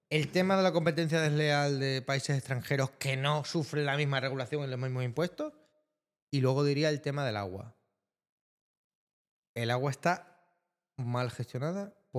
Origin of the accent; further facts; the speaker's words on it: Seville, Andalusia, Spain; No, es que yo soy de Sevilla.